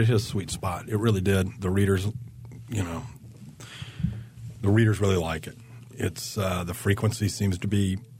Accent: Indiana, United States; I'm from Indiana, and I grew up in the Midwest, and I love the Midwest.

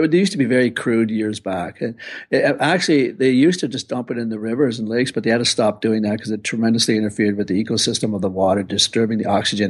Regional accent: Canada; even though I'm Canadian, I still grew up on Fahrenheit until we switched back in the late 70s, early 80s to metric.

